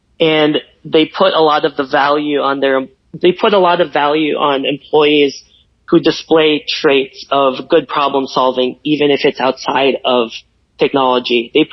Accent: Chicago, Illinois, United States; And then I'm originally from Chicago, so I came back to Chicago in 2015.

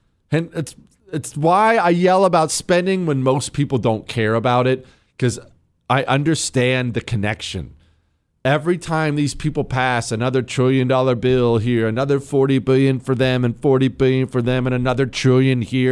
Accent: Charlotte, North Carolina, United States; I'm from Charlotte.

